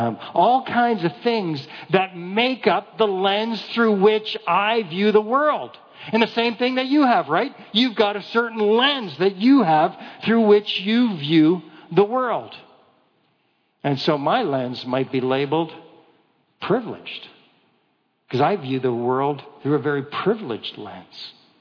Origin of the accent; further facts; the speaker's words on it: Canada; I'm white. I'm male. I speak English. I'm Canadian.